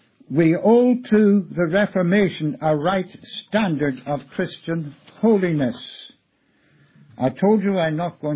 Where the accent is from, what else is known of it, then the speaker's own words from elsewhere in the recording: Ireland; born there; I was born in Ireland, but I have a love for England. But I have a love for Ireland as well. Because you see, I wasn't a Roman Catholic, but I was brought up in the midst of popery